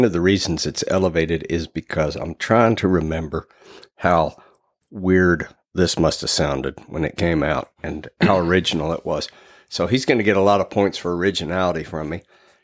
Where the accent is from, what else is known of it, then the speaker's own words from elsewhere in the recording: New Mexico, United States; born there; I was born in New Mexico.